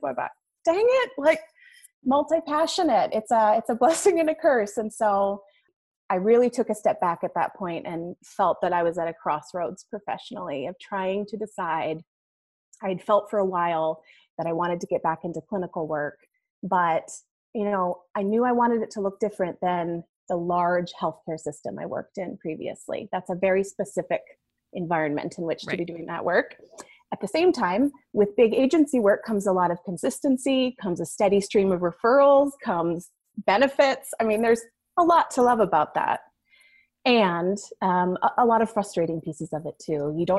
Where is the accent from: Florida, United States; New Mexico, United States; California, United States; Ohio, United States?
California, United States; I grew up in Northern California.